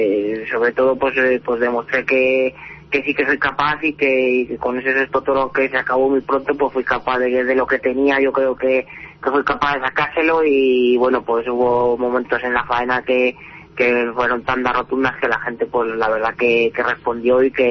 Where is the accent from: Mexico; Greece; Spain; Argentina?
Spain; Cuéllar, Castile and León; Sí, yo soy natural de Cuellar.